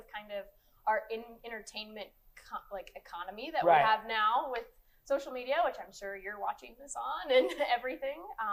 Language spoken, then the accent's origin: English; Santa Fe, New Mexico, United States; Well, I'm from Santa Fe, New Mexico, and grew up, I think, in a little bit more dry, arid climate